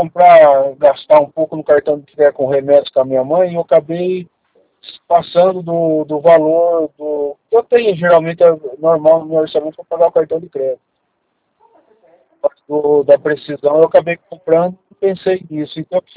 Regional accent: Limeira, São Paulo, Brazil; born or raised there

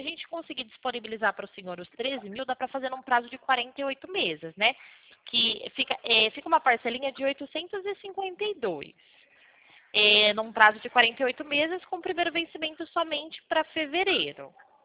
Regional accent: Pirassununga, São Paulo, Brazil; Eu sou do estado de São Paulo, Pirassununga.

